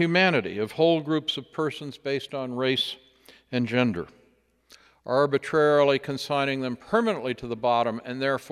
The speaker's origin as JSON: {"language": "English", "town": "Longview", "region": "Washington", "country": "United States", "tie": "born or raised there", "said": "I grew up in Longview, a small conservative town in Washington State, where my family owned a music and appliance store."}